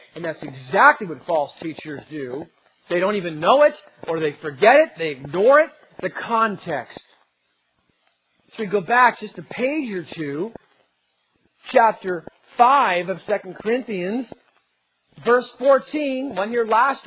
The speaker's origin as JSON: {"language": "English", "region": "East Coast", "country": "United States", "said": "I know He didn't say guys, but I'm from the East Coast, so I say it."}